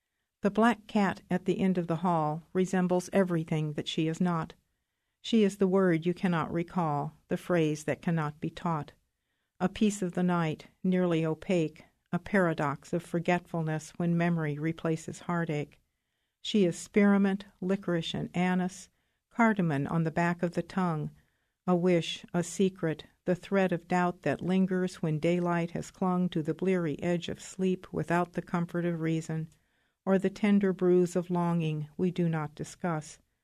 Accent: Troy, Ohio, United States; I'm from Troy, Ohio

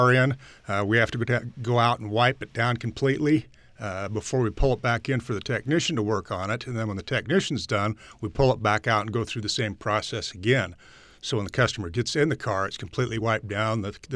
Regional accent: Idaho Falls, Idaho, United States; I grew up in Idle Falls primarily, so ISU was kind of a natural fit.

